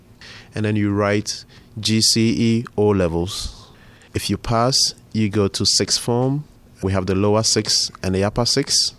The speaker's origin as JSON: {"language": "English", "town": "Tema", "region": "Greater Accra", "country": "Ghana", "tie": "born there", "said": "I was born in Ghana in a city called Tema. Ghana is in West Africa."}